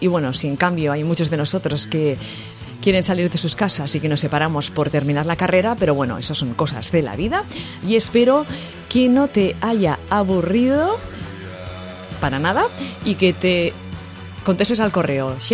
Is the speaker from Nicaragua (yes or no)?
no; Mexico; soy de México y la verdad, me gusta mucho tu programa